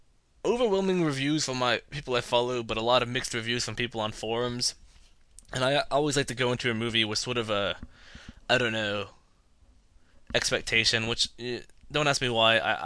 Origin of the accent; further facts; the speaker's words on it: North Carolina, United States; accent: southern; As if anyone's fooled by my horrible southern accent. And you'd think from North Carolina I'd have kind of sort of one. And I have noticed that when I get really nervous, it comes out.